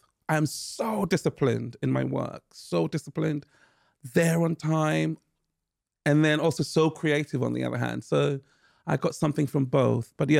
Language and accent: English; Ghana; So really that was how I grew up in Ghana.